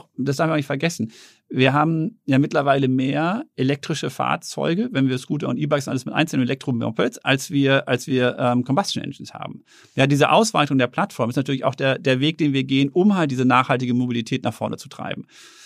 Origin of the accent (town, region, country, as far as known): Herten, North Rhine-Westphalia, Germany; born or raised there